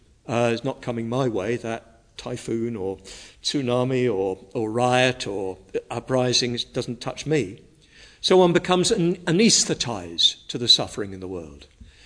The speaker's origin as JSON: {"language": "English", "region": "England", "country": "United Kingdom", "said": "I'm white, I'm English, I'm middle class. I come from a certain age, an era. I came from a certain background."}